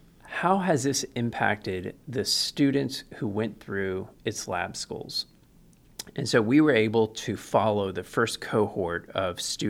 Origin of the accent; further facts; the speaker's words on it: San Antonio, Texas, United States; I focused on education policy because I'm from San Antonio, where we care about our children.